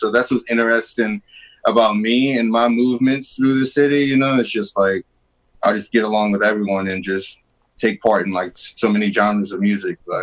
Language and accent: English; Louisiana, United States; So I'm from Louisiana, right?